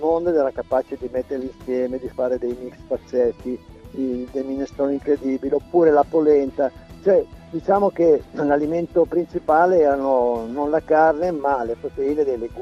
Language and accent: Italian; Abruzzo, Italy; Io sono abruzzese, sono nato tra le montagne d'Abruzzo.